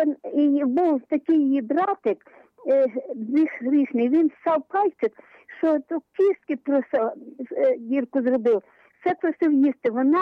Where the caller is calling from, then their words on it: Lviv, Lviv Oblast, Ukraine; я зі Львова дзвоню